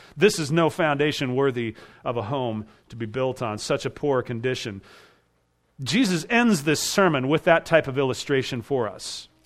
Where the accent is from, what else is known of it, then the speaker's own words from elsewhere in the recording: California, United States; now in Alaska, United States; I grew up in California. I'm familiar with earthquakes, and here I am in Alaska.